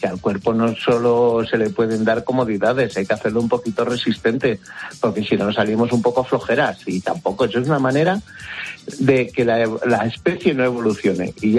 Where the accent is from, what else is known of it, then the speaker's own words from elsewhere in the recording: Castile and León, Spain; Hasta los ásperos, los que somos castellano-leoneses, si somos un poco más ásperos, estás perdido